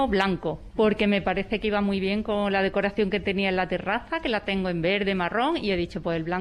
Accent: Granada, Andalusia, Spain; now in Madrid, Spain; Yo que vengo de Granada, de otra zona, llegar a Madrid y encontrarme en un sitio tan acogedor

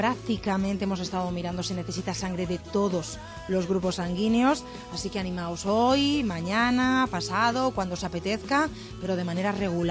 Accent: Madrid, Community of Madrid, Spain

